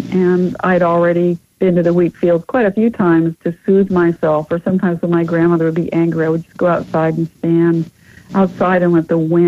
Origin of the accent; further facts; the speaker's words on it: Oklahoma, United States; I grew up in Oklahoma under gigantic big skies